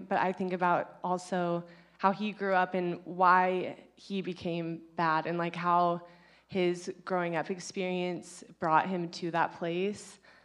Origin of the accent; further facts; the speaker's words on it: California, United States; I mean, we're from California